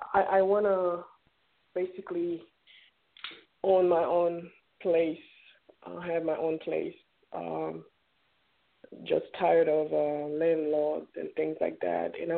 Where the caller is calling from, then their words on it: Florida, United States; calling from Florida.